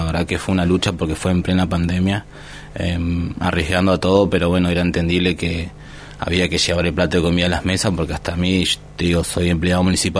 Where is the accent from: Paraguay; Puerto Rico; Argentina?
Argentina; Tierra del Fuego; si bien yo vivo en la margen hace 25 años, soy fueguino